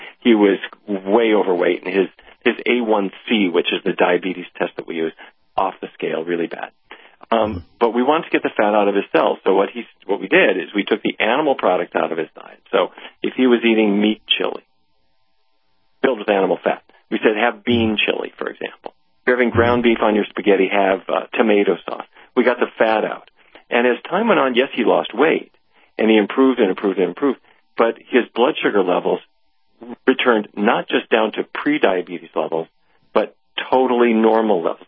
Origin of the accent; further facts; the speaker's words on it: North Dakota, United States; I grew up in North Dakota. My father was a diabetes expert for the town